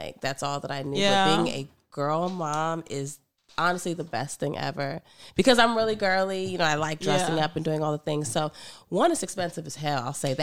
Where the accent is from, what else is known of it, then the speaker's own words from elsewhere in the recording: Ghana; I'm Ghanaian.